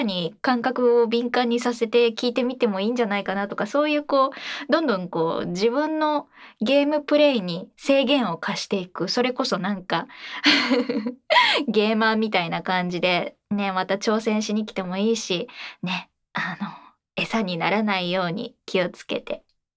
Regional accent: Kyoto, Japan; 深海生まれ、京都育ち、声優として活動させていただいております。

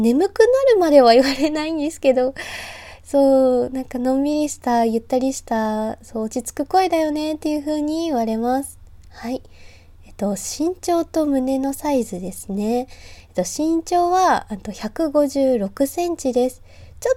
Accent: Saitama, Japan; はい、出身地は埼玉県で新人声優です。

